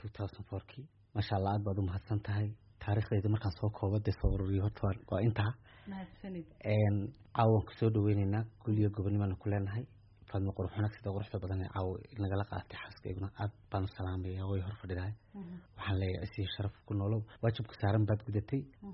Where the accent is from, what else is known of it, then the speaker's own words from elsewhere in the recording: Erigavo, Sanaag, Somalia; also born or lived in Mogadishu; anu muqdishaan ku dhashay waxaan dhashay 84 stetan iyo afartii waxaan ku koray ergaabo